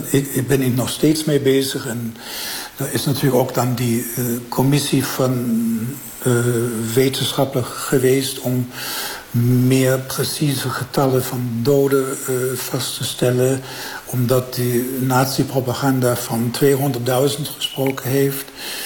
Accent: Germany; Dutch is a second language; Ja, ja, als Duitser er iets over te zeggen is heel moeilijk.

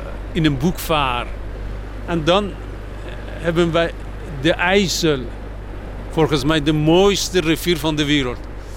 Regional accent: Tehran, Tehran Province, Iran; En je moet niet vergeten, ik kwam uit Teheran, uit Iran, Teheran. Zo'n 17 miljoen bewoners

